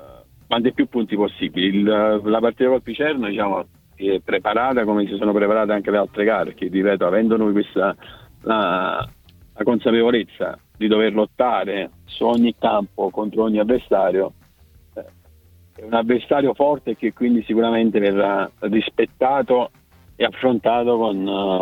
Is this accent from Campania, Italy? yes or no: yes; Campania, Italy; io sono campano, quindi sono da 3 anni a Cava, sono stato 20 anni a Castellammare